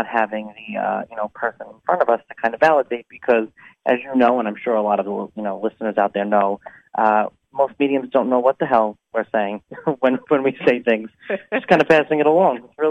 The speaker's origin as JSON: {"language": "English", "region": "New York", "country": "United States", "said": "I'm not in my home state of New York. I'm traveling."}